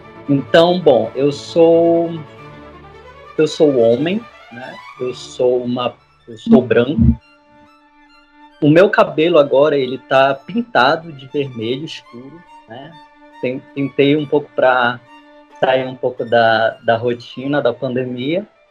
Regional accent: Belém, Pará, Brazil; eu tenho 32 anos, eu sou de Belém do Pará, no Brasil

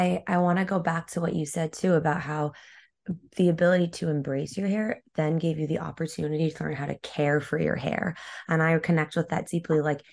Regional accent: United States; no, I'm Iraqi. I grew up in America.

